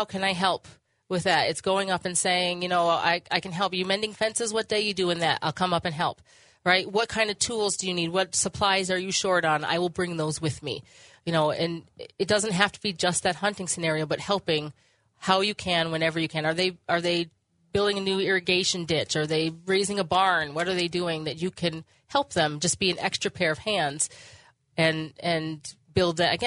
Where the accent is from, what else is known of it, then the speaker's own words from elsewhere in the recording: East Coast, United States; like me who's not from the West, where, you know, you're neighborly and you're friendly, you know, I'm from the East Coast, so we're a little standoffish.